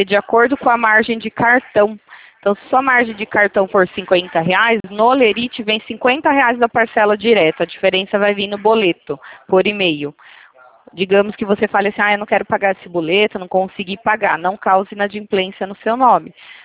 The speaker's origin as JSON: {"language": "Portuguese", "town": "Itatiba", "region": "São Paulo", "country": "Brazil", "said": "Eu sou de Itatiba, São Paulo."}